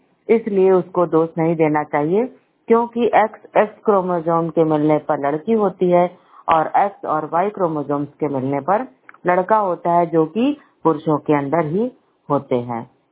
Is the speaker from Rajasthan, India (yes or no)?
no; Basti, Uttar Pradesh, India; मेरी उम्र 45 साल है। मैं बस्ती की रहने वाली हूँ और बस्ती का पिन कोड है 272001।